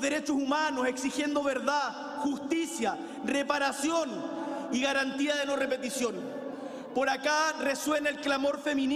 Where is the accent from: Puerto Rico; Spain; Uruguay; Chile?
Chile; Magallanes; Las caras de las zonas más aisladas de nuestro país, como el Magallanes, de donde vengo.